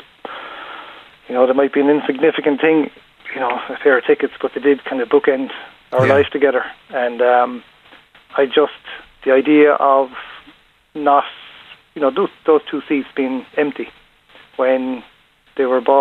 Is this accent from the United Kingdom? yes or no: no; Munster, Ireland; I'm from West Limerick, and we ended up moving back here eventually.